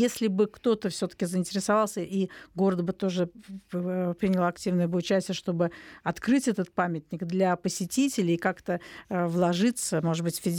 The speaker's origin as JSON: {"language": "Russian", "region": "Saint Petersburg", "country": "Russia", "said": "как истинные петербуржцы"}